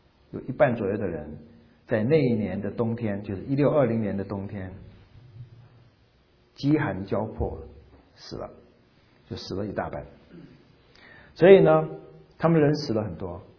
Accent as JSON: {"language": "Chinese", "country": "Taiwan", "moved": "yes", "lives_now": "United States", "said": "我从台湾来的时候第一次吃火鸡肉"}